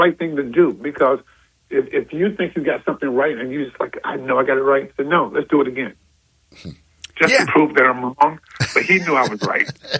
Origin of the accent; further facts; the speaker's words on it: South Carolina, United States; I'm from South Carolina.